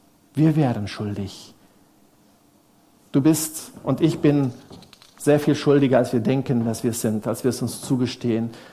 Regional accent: Germany; Wir wissen es natürlich als Deutsche sehr, sehr genau, wer schuld ist um uns herum.

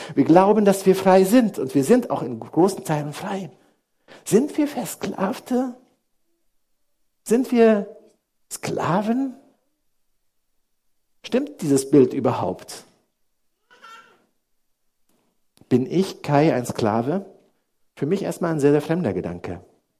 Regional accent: Niederhöchstadt, Hesse, Germany; Ich komme aus Niederhöchstadt, aus diesem Dorf hier.

